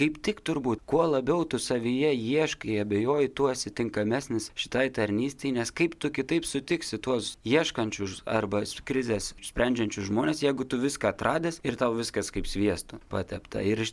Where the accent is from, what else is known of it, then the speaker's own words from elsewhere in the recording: Samogitia, Lithuania; gal žinojo, kad esu žemaitis ir moku jos melstis